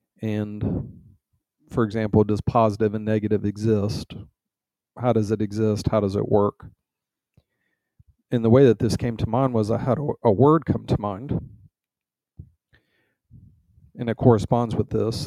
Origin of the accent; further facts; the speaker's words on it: Virginia, United States; accent: Virginia; Maybe my Virginia accent got in the way.